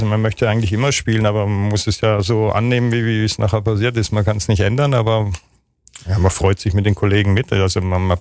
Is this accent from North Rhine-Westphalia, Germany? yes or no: no; Freiburg, Baden-Württemberg, Germany; aber wir reden jetzt über Freiburg. Und dann, ich komme ja aus der Region, Eltern alle da, kurze Wege